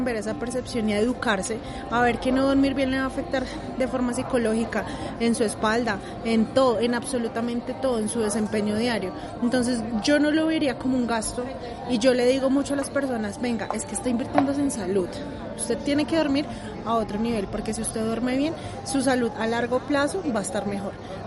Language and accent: Spanish; Colombia; nosotros como colombianos cada vez debemos despertar más la conciencia